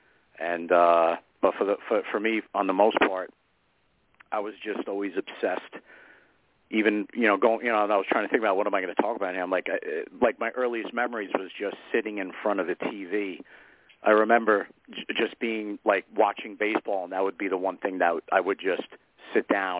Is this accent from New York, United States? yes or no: yes; Bronx, New York, United States; Well, I was born in the Throgneck section of the Bronx, so it's basically the two bridges that connect Queens to the Bronx.